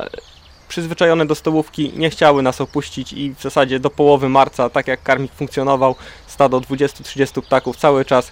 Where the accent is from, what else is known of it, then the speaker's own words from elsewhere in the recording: Gniew, Pomeranian Voivodeship, Poland; Jestem z Gniewa, pracuję w ekocentrum Heliantus w Gniewie